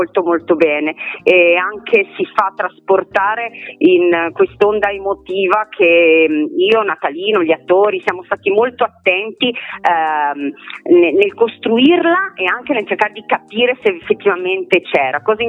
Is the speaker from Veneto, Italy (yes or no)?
yes; Veneto, Italy; first language Venetian; io sono veneta e faccio molta fatica a comprendere i testi di Ruzzante, molto, sono molto complicati. Questo Pavano del 500 è veramente complesso, eppure io sono una che in casa parla dialetto, è la mia lingua madre